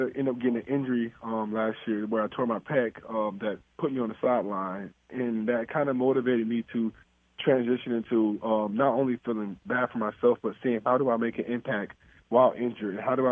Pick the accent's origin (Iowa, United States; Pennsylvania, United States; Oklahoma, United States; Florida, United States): Florida, United States; West Palm Beach; I'm from West Palm Beach, Florida, born and raised